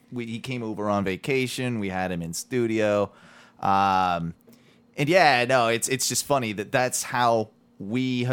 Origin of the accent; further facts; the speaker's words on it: United Kingdom; I'm British.